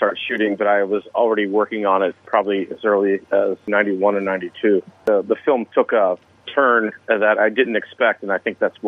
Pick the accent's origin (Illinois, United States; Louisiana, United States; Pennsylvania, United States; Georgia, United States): Pennsylvania, United States; Pittsburgh; I'm from Pittsburgh, Pennsylvania, and a friend of mine dragged me down there.